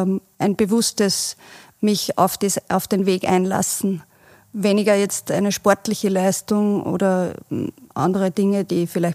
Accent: Zell an der Pram, Upper Austria, Austria; Ich komme aus Zell an der Pram und wohne dort mit meiner Familie

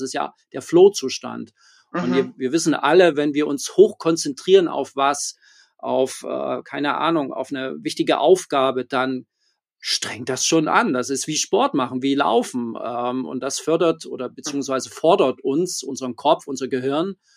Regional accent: Leipzig, Saxony, Germany; born there; ich bin gebürtiger Leipziger, ich bin 44 Jahre, verheiratet, 2 Kinder

